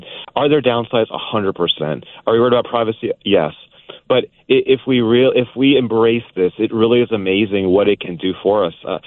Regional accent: Florida, United States; I grew up in Florida, and my parents grew up in Pennsylvania, so we did the road trip from Pennsylvania to Florida every year.

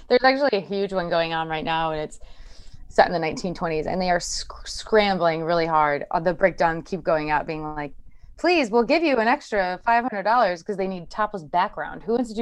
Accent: Chicago, Illinois, United States; I grew up in Chicago.

